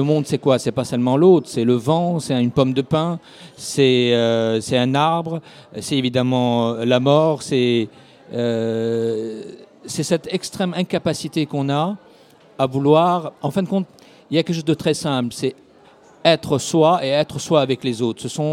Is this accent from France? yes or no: no; Lebanon; Alors en plus, quand on est libanais, avec depuis 75, mais en fait je dirais depuis 58 même, c'est un pays qui n'en finit plus de ne plus savoir quoi faire de lui-même.